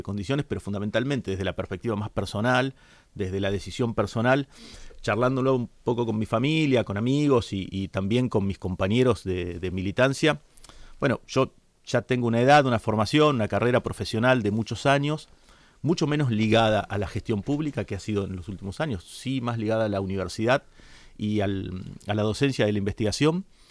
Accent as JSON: {"language": "Spanish", "region": "Santa Fe", "country": "Argentina", "tie": "born or raised there", "said": "yo nací acá en Santa Fe, crecí, me pude recibir de abogado, pude conseguir un laburo, formé una familia."}